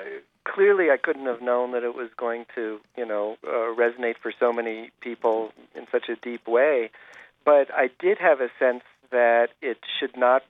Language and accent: English; United States; I am an American man.